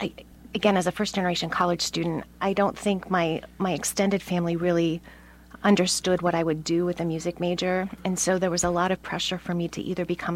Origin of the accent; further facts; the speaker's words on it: Harrisburg, Pennsylvania, United States; I grew up in the Harrisburg, Pennsylvania area. So my first home, actually, my grandfather had a farm outside of Harrisburg, and my very first home was a trailer on his farm.